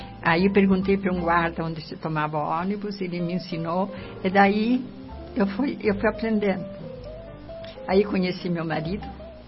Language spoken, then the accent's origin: Portuguese; Italy; Portuguese is a second language; now in Brazil; Me lembro da despedida, para mim, me lembra a despedida de quando eu saí da Itália. Me despedi de todo mundo, de todos, né? Minha vida, meus costumes. Cheguei aqui, não sabia a língua, não sabia nada.